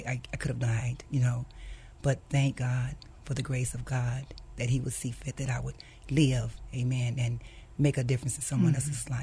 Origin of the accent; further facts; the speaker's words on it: Center, Texas, United States; born there; Well, I was born in a small town in Texas called Center, Texas, and I came from a family of business.